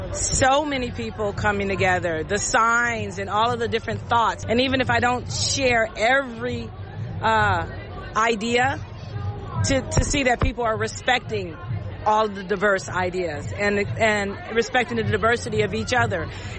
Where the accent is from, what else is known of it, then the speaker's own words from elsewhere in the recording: Los Angeles, California, United States; now in Hayward, United States; I live in Hayward. I work in Alameda. I'm originally from Los Angeles, born and raised.